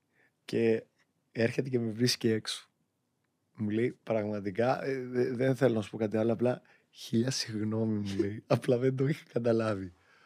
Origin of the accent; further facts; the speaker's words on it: Chania, Crete, Greece; now in Thessaloniki, Greece; ο λόγος που έφυγα από τα Χανιά της Κρήτης για να πάω στη Θεσσαλονίκη